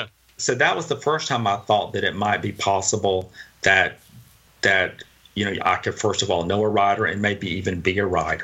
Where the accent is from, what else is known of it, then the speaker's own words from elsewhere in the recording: the South, United States; You know, growing up in the South, I was raised up by a tribe of remarkable Southern women